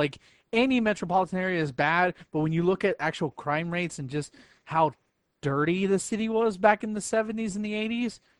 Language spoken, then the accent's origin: English; Coney Island, New York, United States; I'm from Coney Island.